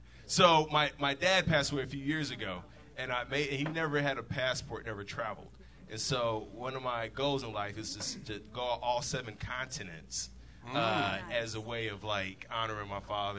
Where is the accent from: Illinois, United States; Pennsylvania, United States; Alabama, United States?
Illinois, United States; Chicago; And I grew up a block from the lake. I'm from Chicago. I grew up, it's so stereotypical.